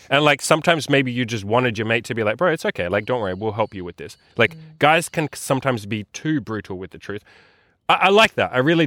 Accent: Germany; For context, we are from Germany.

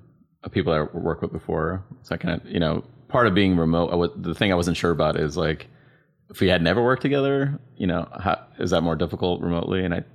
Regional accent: Sri Lanka; she grew up in India, I grew up in Sri Lanka

